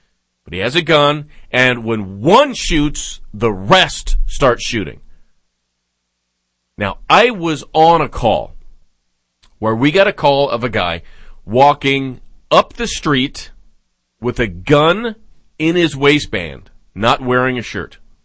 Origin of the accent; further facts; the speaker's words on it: Las Vegas, Nevada, United States; I was raised in Vegas. I know how this stuff goes down.